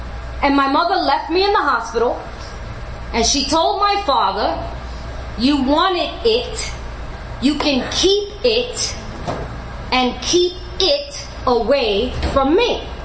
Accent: New York City, New York, United States; now in California, United States; Okay, I always say I'm from New York, but I live in California. I'm the Puerto Rican girl from New York City. I don't know if you got Puerto Ricans out here.

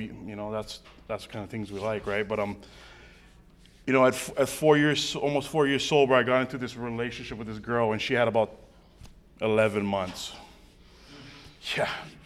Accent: Hawaii, United States; now in Oregon, United States; I moved from Hawaii, bro. Who the fuck would think a Hawaiian guy moves from Hawaii to Oregon, you know?

